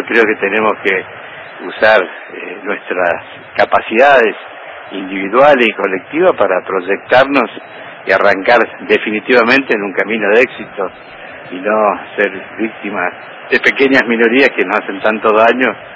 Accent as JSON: {"language": "Spanish", "country": "Argentina", "lives_now": "Spain", "said": "yo ya dije que soy de Boca cuando estoy en Argentina, acá soy argentino"}